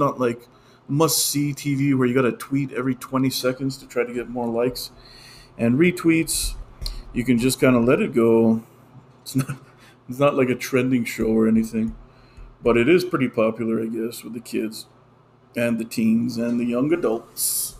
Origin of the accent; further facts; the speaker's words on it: New Mexico, United States; growing up rural and Hispanic. I mean, I'm from New Mexico. We didn't come here I've been here. My family's been here since the 1500s.